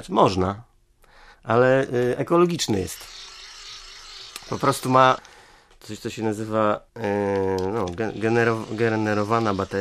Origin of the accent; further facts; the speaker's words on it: Suwałki, Podlaskie Voivodeship, Poland; Pochodzę z Suwałki i spędziłem tam 4 lata w tym liceum